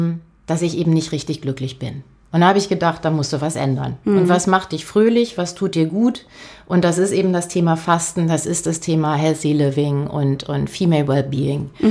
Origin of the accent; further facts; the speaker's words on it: Germany; born there; Also geboren bin ich in einer Kleinstadt an der holländischen Grenze und wollte damals dann, als ich Abi gemacht habe, unbedingt nach Berlin. Das bin ich dann auch, oder habe ich dann auch gemacht, habe hier eine Zeit lang studiert